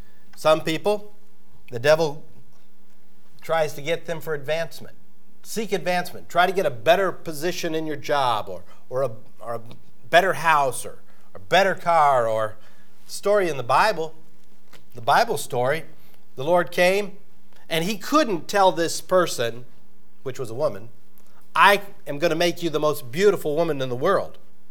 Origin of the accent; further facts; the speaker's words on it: United States; I mean, I'm an American. I should have that.